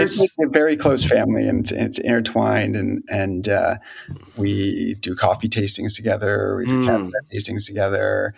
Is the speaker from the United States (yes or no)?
yes; New York, United States; I mean, you know, I grew up in New York, and when all my friends would go away for spring break or Christmas, we would be, you know, working.